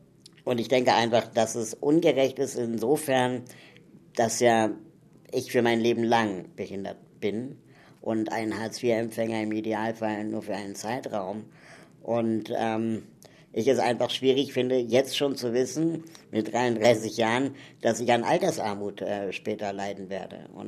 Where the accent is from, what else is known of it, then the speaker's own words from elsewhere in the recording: Berlin, Germany; ich komme aus Berlin, bin 33 Jahre alt